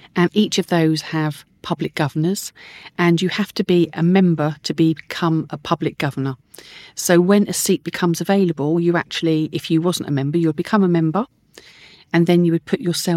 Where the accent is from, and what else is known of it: Camberley, South East England, United Kingdom